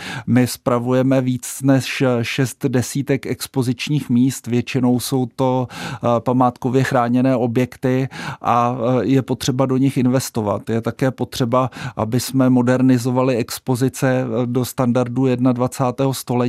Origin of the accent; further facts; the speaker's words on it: Příbram, Central Bohemian Region, Czechia; protože jsem z Příbrami a na kterou se velmi těším